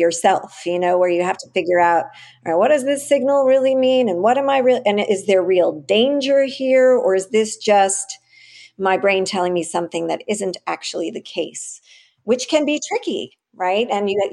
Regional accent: New York, United States; I grew up in the West Village in the, you know, late 70s, early 80s, 90s, all of that.

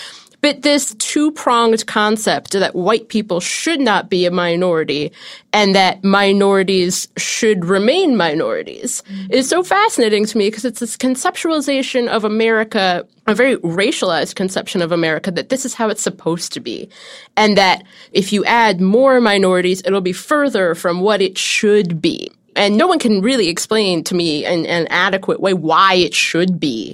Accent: Ohio, United States; I've met many people, you know, growing up in Ohio who were convinced that like even the state of Ohio in like 2003 was becoming a majority-minority state

